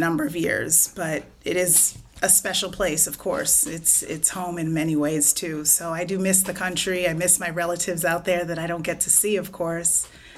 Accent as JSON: {"language": "English", "region": "New Hampshire", "country": "United States", "tie": "born there", "moved": "yes", "said": "I was born in New Hampshire. By way, my family came from Port-au-Prince, the capital of Haiti."}